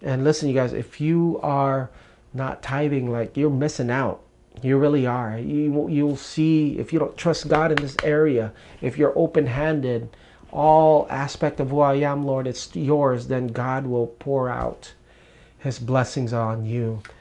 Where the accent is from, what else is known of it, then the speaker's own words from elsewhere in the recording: Philippines; fulfill my wildest dreams of a Filipino dad having a Filipino son as a Filipino nurse.